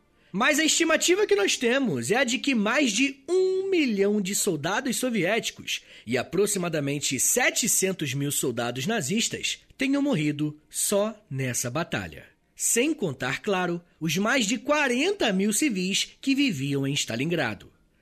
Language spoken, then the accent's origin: Portuguese; Rio de Janeiro, Brazil; Eu sou do Rio de Janeiro, gente, eu gosto de verão.